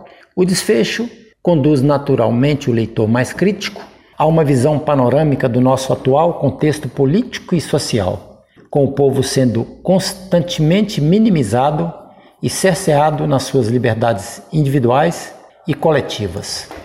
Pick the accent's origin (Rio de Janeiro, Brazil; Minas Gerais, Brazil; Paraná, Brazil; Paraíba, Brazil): Minas Gerais, Brazil; Nova Era; Para uma Nova Era, da editora Patuá, escrito em homenagem à minha cidade natal.